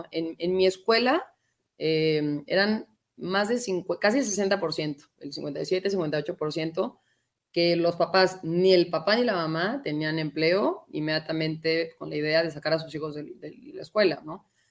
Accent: Mexico; qué padres somos los mexicanos

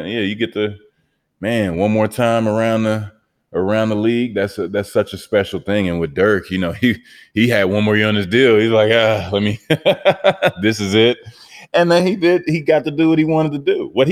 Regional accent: Texas, United States; also born or lived in Miami; And I mean, people think I'm from Miami, you know, it's like, I have to remember now I'm from Texas, bro.

